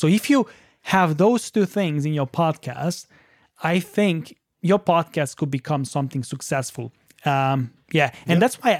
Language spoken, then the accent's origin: English; Romania; first language Romanian; English is a second language; especially since English is my second language, right? And obviously, if I would need to speak in Romanian right now, I would be like a totally different person, right?